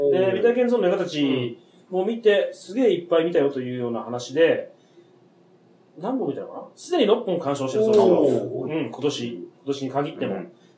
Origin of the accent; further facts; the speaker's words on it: Kanto, Japan; 私も同じ関東地方出身なので気づいてなかった。